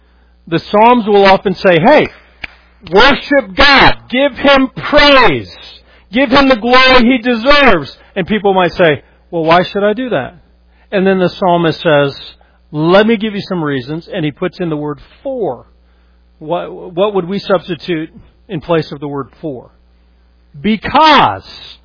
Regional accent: Colorado, United States; I grew up in Colorado, in the West. I've never seen the Grand Canyon.

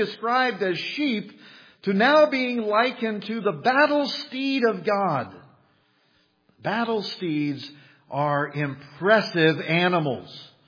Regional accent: Kansas, United States; Now, I grew up in Kansas, and Kansas is known for its wind.

